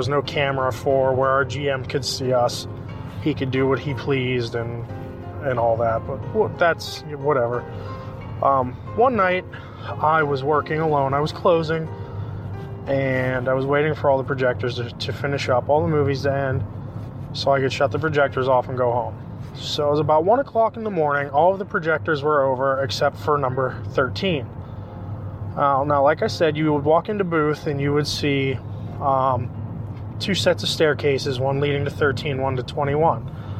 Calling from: Pittsburgh, Pennsylvania, United States; Hi, Derek. … I'm calling you from Pittsburgh, PA.

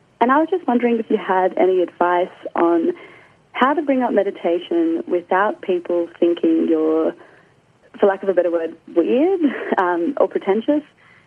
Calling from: Sydney, New South Wales, Australia; I'm calling from Sydney.

